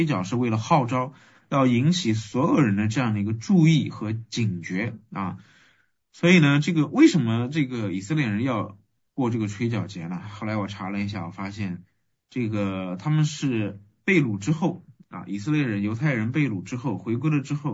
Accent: China; 但是我们中国人这个收成了之后，我们就秋收冬藏过大年了

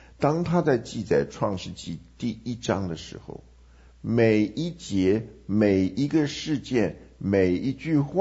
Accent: China; 我们中国人讲画蛇添足

